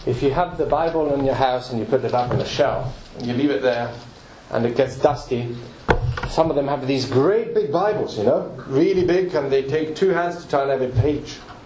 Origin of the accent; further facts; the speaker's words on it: Novi, Italy; Jesus would walk from the town where I come from Novi in Italy.